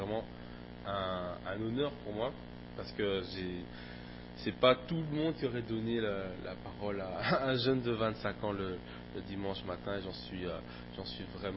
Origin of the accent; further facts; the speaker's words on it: Gembloux, Wallonia, Belgium; j'ai grandi à Jean-Blou, donc je suis aussi de la province de Namur. Je suis de la province de Namur et j'en suis fier.